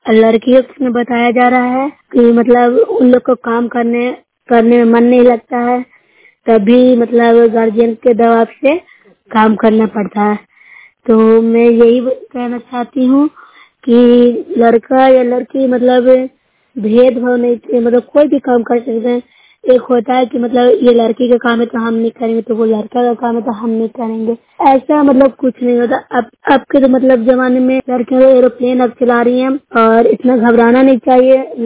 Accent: Bihar, India; मैं नोट प्रखंड से हूँ, जिला नालंदा के रहने निवासी हूँ।

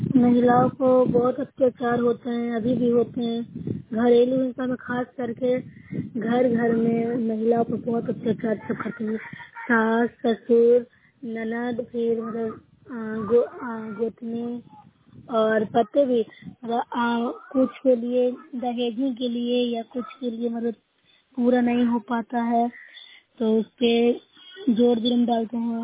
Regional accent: Bihar, India; मैं नोट प्रखंड हूँ, जिला नालंदा की निवासी हूँ।

